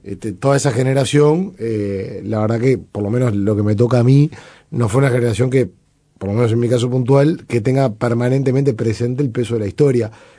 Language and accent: Spanish; Montevideo, Uruguay; No, yo nací en Jacinto Vera, en la calle Antonio Machado. Me mudé a Malvin.